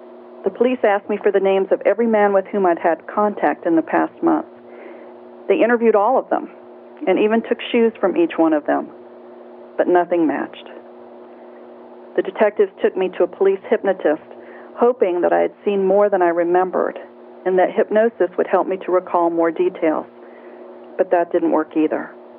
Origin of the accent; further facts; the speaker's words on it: Virginia, United States; I had graduated from college a few years before and moved back to my hometown in Virginia.